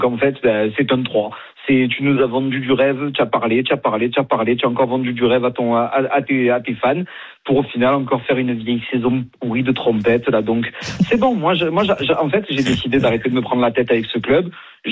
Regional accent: Marseille, Provence-Alpes-Côte d'Azur, France; now in Toulouse, France; moi je vis à Toulouse, je suis marseillais, je vis à Toulouse, hein, donc en fait je vis même pas dans ma ville.

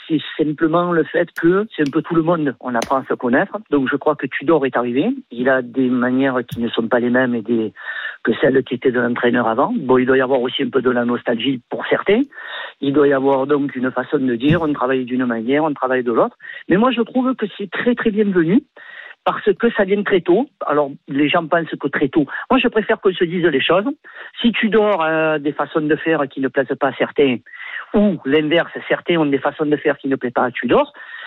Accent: Marseille, Provence-Alpes-Côte d'Azur, France; nous, en tant que Marseillais

